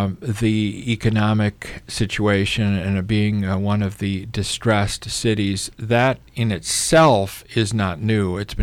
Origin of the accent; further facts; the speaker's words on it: Chicago, Illinois, United States; now in Tucson, United States; My hometown of Chicago, 42%. My current hometown for the last nearly 30 years, Tucson, 39%